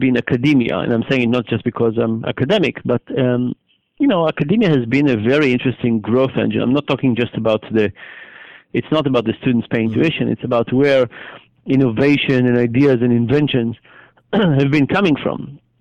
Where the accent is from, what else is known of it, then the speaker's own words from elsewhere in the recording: Israel; So I grew up in Israel, and being part of a small country has some advantages